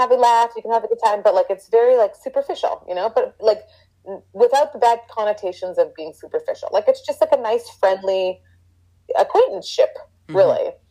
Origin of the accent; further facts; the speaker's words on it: Winnipeg, Manitoba, Canada; now in Los Angeles, United States; I grew up in Winnipeg, so I feel like I really deserve this heat at this time in my life.